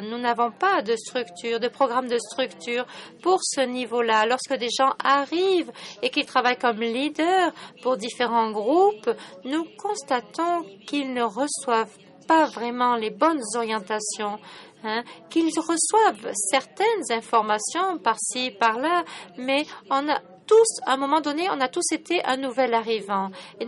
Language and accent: French; Turkey; mais je viens de Turquie